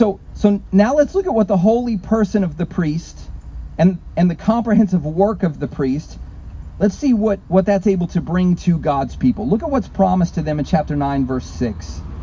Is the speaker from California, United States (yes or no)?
no; South Carolina, United States; I grew up in South Carolina.